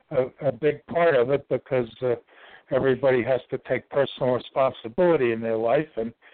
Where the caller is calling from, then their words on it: Ashland, Virginia, United States; The center of the universe. That's what they call Ashland, Virginia.